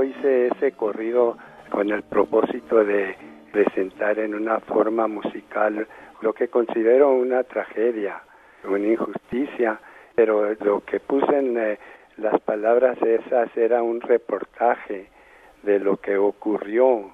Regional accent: New Mexico, United States; Yo soy nativo de Nuevo México y vivo en el norte. Nací y me crié en el norte de Nuevo México, donde está todo ese movimiento, y ahora vivo en Albuquerque

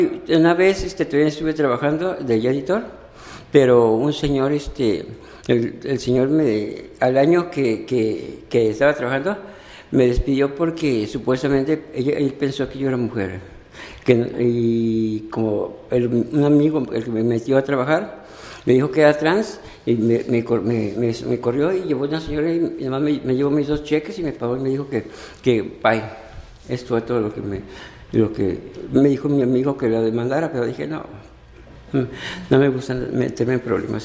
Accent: Mexico; now in San Francisco, United States; De México.

